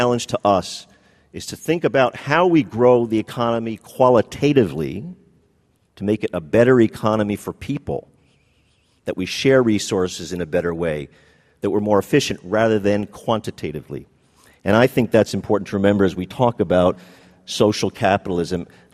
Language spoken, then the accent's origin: English; New York, United States; I'm going to be generally using my hand movements like this as a New Yorker